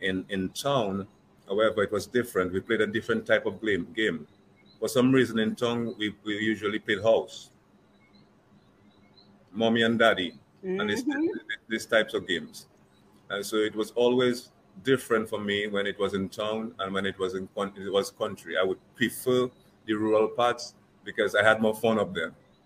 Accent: Dominica; My experience growing up in the rural parts of Dominica, that's in Bells. And I also had experience growing up in Fonkoli, that's in Tongue, Rosa North.

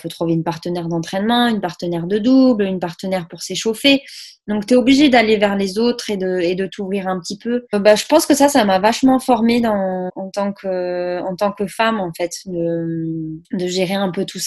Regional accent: Saint-Gaudens, Occitanie, France; C'était chez moi à Saint-Gaudens.

